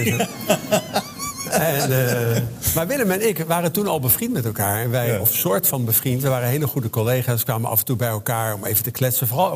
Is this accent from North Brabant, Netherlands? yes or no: no; The Hague, South Holland, Netherlands; Ik kom uit de Schilderswijk van Den Haag.